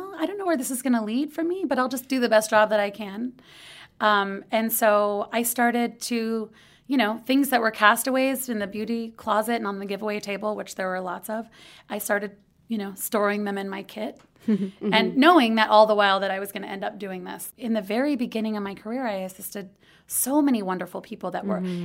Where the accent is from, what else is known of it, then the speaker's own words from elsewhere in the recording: Texas, United States; In Texas.